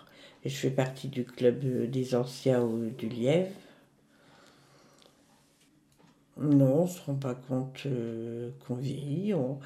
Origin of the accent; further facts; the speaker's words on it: Noyelles-sous-Lens, Hauts-de-France, France; born there; Alors je suis née le 30 mars 48 et je suis née à Noyelles-sous-Lens dans le Pas-de-Calais.